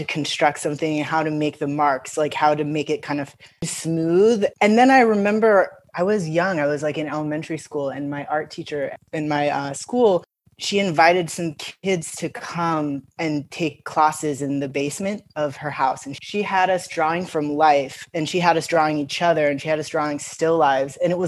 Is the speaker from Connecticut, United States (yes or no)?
yes; Connecticut, United States; I grew up in Connecticut in a suburb outside of Hartford.